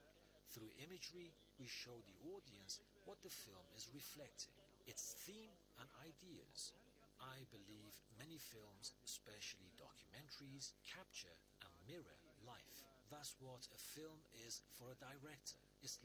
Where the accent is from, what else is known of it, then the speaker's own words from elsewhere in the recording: China; also born or lived in Beijing; I was born in Western China. Actually, that's where I'm originally from. My neighbors were Muslim too. I moved to Beijing to study.